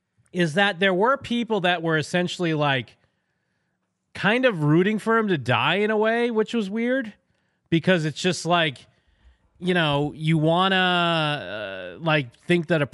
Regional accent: Northeast, United States; Usually, growing up in Northeast, you'd hear about it a lot because usually it would come up the coast or whatever.

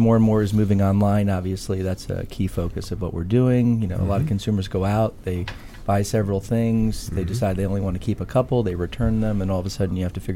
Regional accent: Washington, District of Columbia, United States; I grew up on Capitol Hill, so native Washingtonian.

